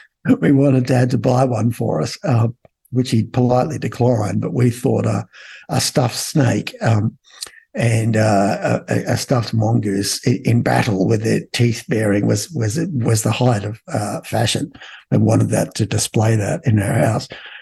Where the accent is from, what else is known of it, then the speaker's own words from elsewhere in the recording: Australia; like growing up in Australia in the 60s and 70s, and that's where we're at the moment.